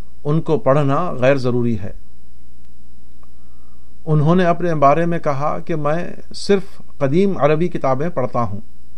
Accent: Azamgarh, Uttar Pradesh, India; इसी किस्म के एक अरब मुसाफिर एक बार आजमगढ़ यूपी में मेरे गांव आए थे।

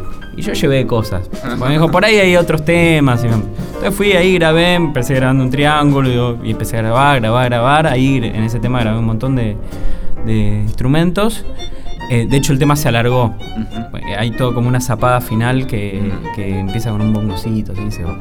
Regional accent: Buenos Aires, Argentina; Yo vivía en Palermo Viejo, en Cabrera y Ravignani.

